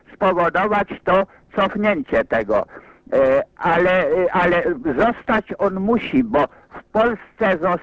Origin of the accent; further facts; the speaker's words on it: Warsaw, Masovian Voivodeship, Poland; Ja z Warszawy.